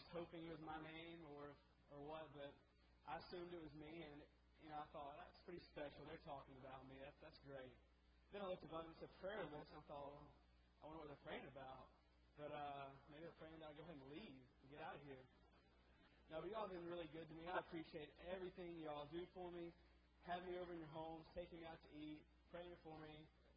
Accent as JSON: {"language": "English", "town": "Birmingham", "region": "Alabama", "country": "United States", "tie": "born or raised there", "said": "I grew up in Oak Mountain in Birmingham"}